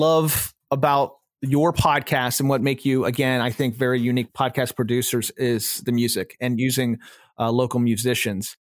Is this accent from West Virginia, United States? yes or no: yes; West Virginia, United States; I am from West Virginia as well. I know that West Virginians are very friendly, but they're also very private.